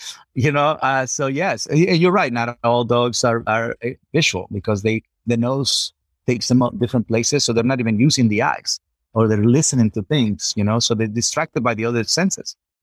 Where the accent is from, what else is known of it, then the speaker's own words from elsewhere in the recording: Culiacán, Sinaloa, Mexico; I'm from Culiacán, Sinaloa, Mexico, right?